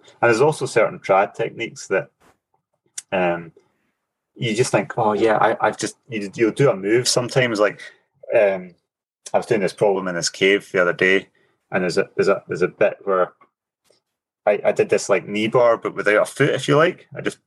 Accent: Scotland, United Kingdom; I think I'm a product of the climbing culture I grew up in, you know, as a Scottish climber, with the mountains that we have and the climate that we have

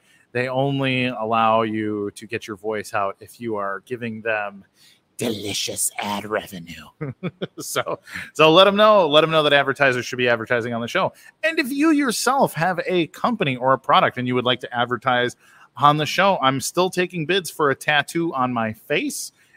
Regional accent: Midwest, United States; Now, I'm from the Midwest and I've had a lot of old friends be like, oh man, it's like 100 degrees.

